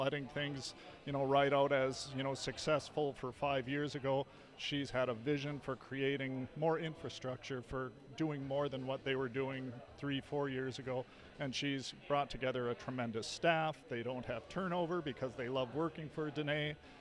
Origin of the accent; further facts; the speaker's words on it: International Falls, Minnesota, United States; also born or lived in Fargo-Moorhead, United States; Well, you know, I'm from International Falls originally, and so I spent decades in the Fargo-Moorhead area, so flat and wind